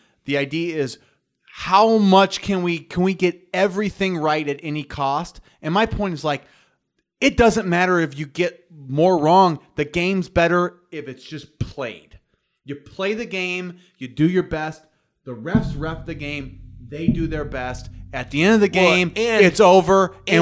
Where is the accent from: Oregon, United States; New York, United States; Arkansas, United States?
New York, United States; Let me just... I'm from New York. I got some New York, and I like boxing too.